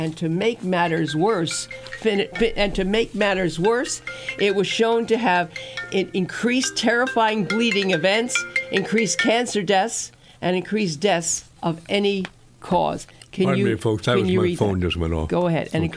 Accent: New York, United States; I'm from New York. I'm a Jewish gal from New York. That's how we talk.

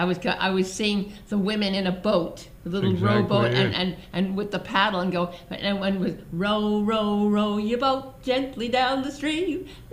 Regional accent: Brooklyn, New York, United States; I'm not from the South, except the South of New York. Like it's called Brooklyn.

